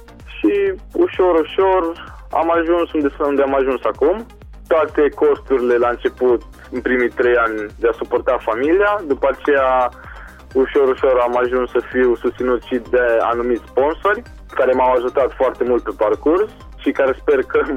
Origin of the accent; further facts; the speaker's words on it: Reșița, Caraș-Severin, Romania; born there; M-am născut în Reșița, județul Calea Severin, pe data de 14 ianuarie 1997.